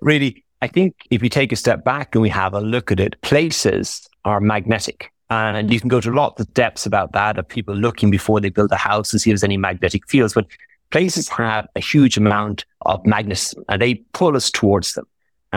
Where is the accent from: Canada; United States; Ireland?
Ireland; because I'm Irish and Clara came to Ireland